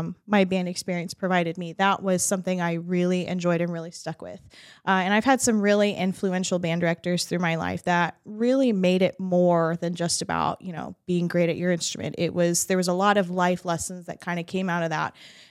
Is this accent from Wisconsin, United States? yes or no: no; New Hampshire, United States; moved away; originally I'm actually from New Hampshire. It wasn't until about 2000 that my family and I made the move down here.